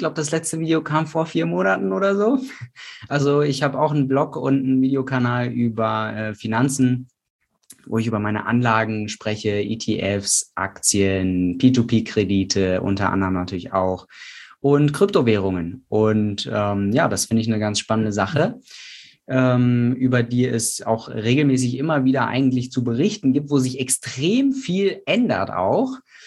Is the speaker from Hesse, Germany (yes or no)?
yes; Frankfurt, Hesse, Germany; also born or lived in Portugal; Also ich komme aus Hessen ursprünglich, da bin ich groß geworden im Raum Frankfurt am Main. Da bin ich im Prinzip erstmal groß geworden, bis ich in die 2. Klasse gekommen bin. Dann habe ich tatsächlich 4 Jahre lang in Portugal gelebt